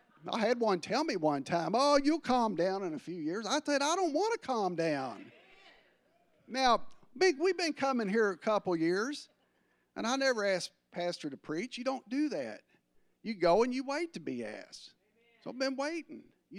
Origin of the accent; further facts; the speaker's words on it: England, United Kingdom; See, we're from England. We're kind of blunt in our witness, but we have love.